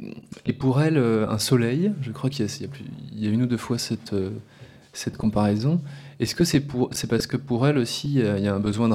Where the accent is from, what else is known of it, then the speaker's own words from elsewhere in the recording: Spain; accent: Spanish; French is a second language; là mon accent espagnol va surgir